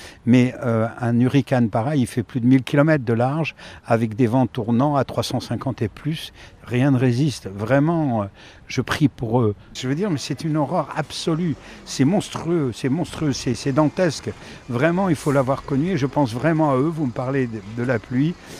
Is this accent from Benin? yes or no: no; South, France; Hein, mais je ne suis pas d'ici. Je suis originaire du Sud.